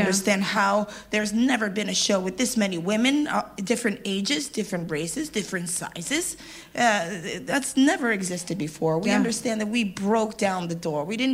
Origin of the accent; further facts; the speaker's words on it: New York, United States; not really, because I grew up in New York.